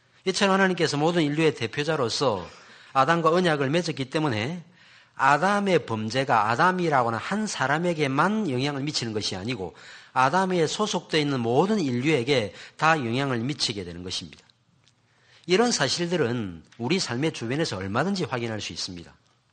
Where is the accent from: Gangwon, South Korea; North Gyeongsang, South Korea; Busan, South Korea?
Busan, South Korea; born there; now in Seoul, South Korea; 이북에서 월남에서 부산에 정착했고 부산에서 저희 어머니를 만났기 때문에 제가 부산에서 태어났습니다. 저도 서울에서 오래 살았거든요. 오래 산 건 아닙니다. 서울에 산 3년 살았거든요. 어릴 때. 그리고 만 28살에 올라왔는데 그때부터 지금까지 살고 있지만